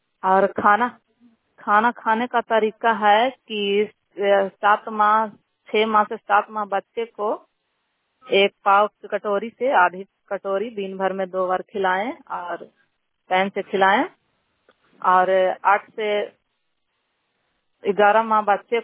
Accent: Damodarpur, Bihar, India; post दमोदरपुर थाना नगर नौसा जिला नालंदा की निवासी हूँ

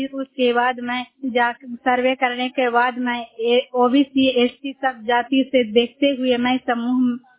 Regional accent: Basant, India; ग्राम बसंत का रहने वाली हूँ

